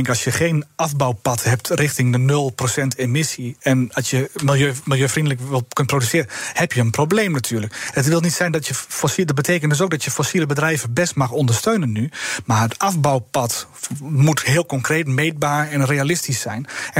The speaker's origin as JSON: {"language": "Dutch", "country": "Netherlands", "said": "En ik als Hollander probeer dan iets op de rem te staan."}